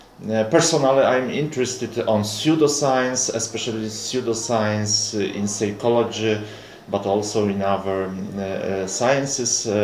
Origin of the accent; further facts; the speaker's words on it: Poland; born there; English is a second language; I am a psychologist. I was born in Poland and I studied at University Wrocław University and also Hildesheim University in Germany.